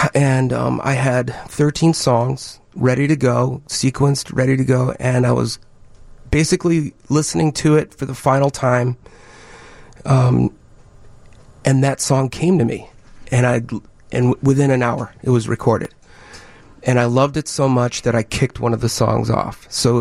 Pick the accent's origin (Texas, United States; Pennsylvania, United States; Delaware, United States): Pennsylvania, United States; Philadelphia; accent: Philadelphia; now in Midwest, United States; I was born on the East Coast, and I ended up in the Midwest. And I forced myself to lose my Philadelphia accent the year I got made fun of when I moved here.